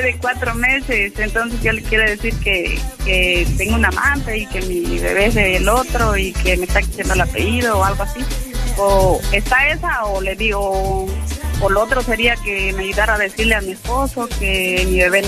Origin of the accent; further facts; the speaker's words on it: Chiapas, Mexico; moved away as an adult; now in United States; De Chiapas, México.